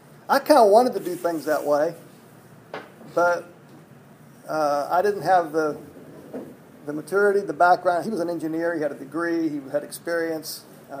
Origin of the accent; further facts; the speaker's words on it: Arizona, United States; now in Arkansas, United States; it was the time we moved from Arizona, where Sandy and I met and grew up, to Arkansas, where we've been for about 35 years now.